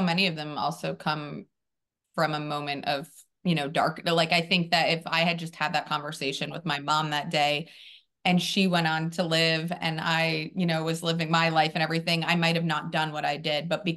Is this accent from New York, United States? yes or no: yes; New York, United States; I am from Long Island, New York, and I'm a wedding photographer and a writer.